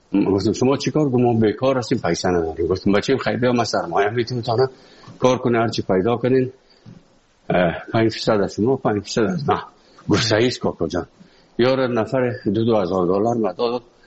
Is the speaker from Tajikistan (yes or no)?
no; Afghanistan; moved away as an adult; also born or lived in Moscow; از افغانستان برامدیم آمدیم سه مسکو 4 سال مسکو